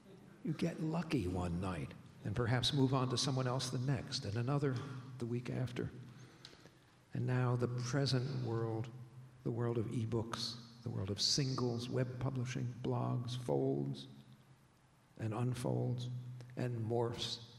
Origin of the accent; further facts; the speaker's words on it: New Jersey, United States; There was a radio show that I used to listen to when I was growing up in North Jersey called Naked City